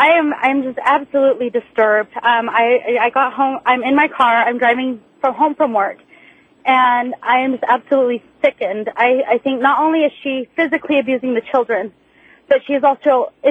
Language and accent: English; Chile; now in United States; I am Hispanic. I am from South America. I have lived here my life, but I am Chilean.